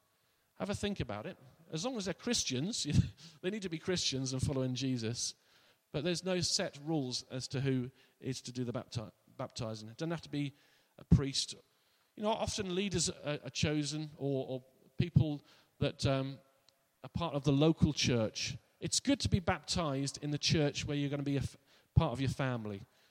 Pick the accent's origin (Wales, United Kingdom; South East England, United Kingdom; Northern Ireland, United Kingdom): South East England, United Kingdom; Yateley; in Yateley, where I was brought up in Hampshire, or Surrey